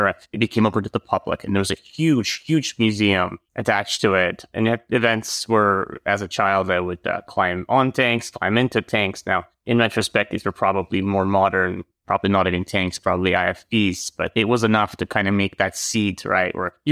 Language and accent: English; Moscow, Russia; but I grew up in Moscow and not a lot of ships going up and down the Moscow River